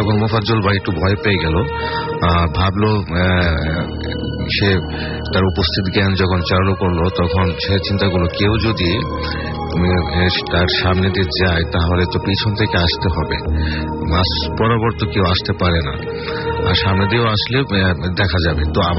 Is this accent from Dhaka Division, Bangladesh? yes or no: no; Mymensingh, Mymensingh Division, Bangladesh; আমি ময়মনসিংহ থেকে আসছি